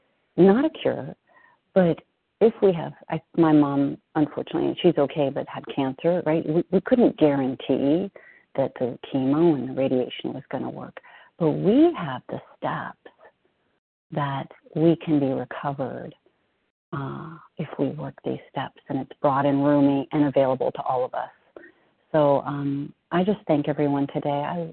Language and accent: English; California, United States; I'm from California.